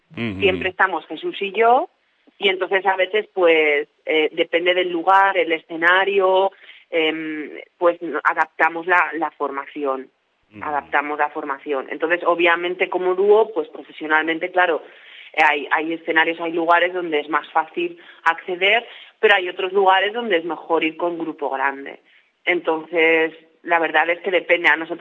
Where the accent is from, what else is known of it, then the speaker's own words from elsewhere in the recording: La Puebla de Roda, Aragon, Spain; vivo en Barcelona hace unos años, pero aunque hablo catalán, o sea, que me adapto a todos los lugares, pero soy de la Puebla de Roda